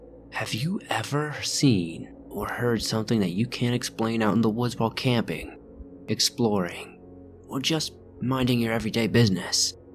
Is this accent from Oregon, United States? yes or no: yes; Oregon, United States; I grew up hunting in the Blue Mountains in Oregon my entire life.